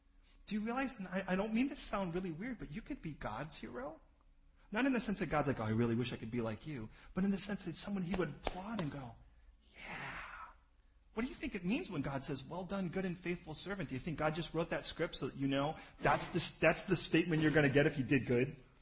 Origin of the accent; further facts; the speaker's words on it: United Kingdom; It comes from being British.